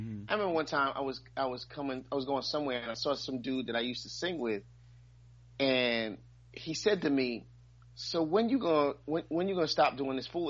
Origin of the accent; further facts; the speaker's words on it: Brooklyn, New York, United States; I'm from Brooklyn, nigga. Where you think I'm from?